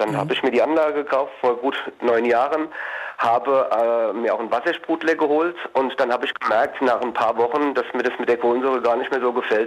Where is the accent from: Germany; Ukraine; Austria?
Germany; Hesse; Ich komme ursprünglich aus dem Rheingau, das ist Grundnahrungsmittel.